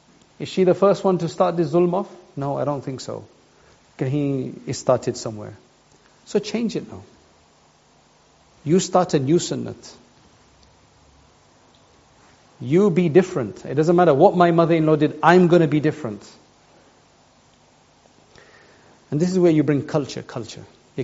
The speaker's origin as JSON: {"language": "English", "region": "England", "country": "United Kingdom", "tie": "born there", "said": "I was born in England. What is my culture? I'm supposed to be Gujarati."}